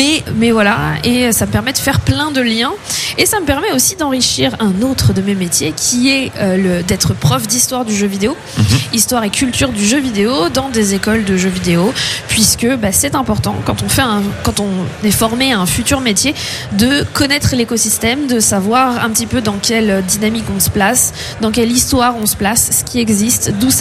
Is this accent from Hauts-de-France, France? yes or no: no; Paris, Île-de-France, France; also born or lived in Bordeaux; Je viens de Paris, enfin de région parisienne à l'origine. J'ai vécu plusieurs années, enfin une quinzaine d'années à Bordeaux, et actuellement je suis en Bretagne et en pays de la Loire